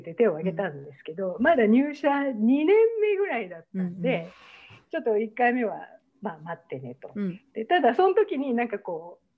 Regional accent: Osaka, Japan; まあ、普通の大阪育ちなで

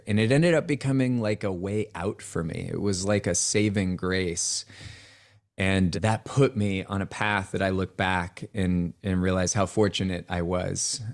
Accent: Cupertino, California, United States; So I was born and grew up in the Bay Area of California. Actually, Cupertino was my hometown, which, yeah, you immediately, you know, connect us to the Silicon Valley.

